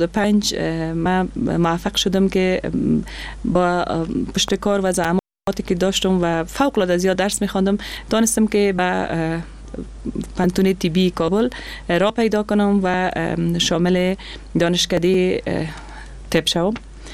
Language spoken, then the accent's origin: Persian; Afghanistan; در افغانستان با تاسف زن بودن مشکلات خود داره، با وجود از اینکه ما در خانواده روشن فکر چانس آوردیم که در خانواده روشن فکر به دنیا آمدیم